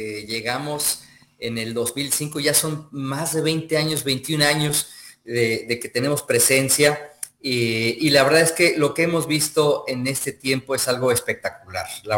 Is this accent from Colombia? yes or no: no; Mexico; qué buenas noticias que como mexicanos y como habitantes de San José damos al mundo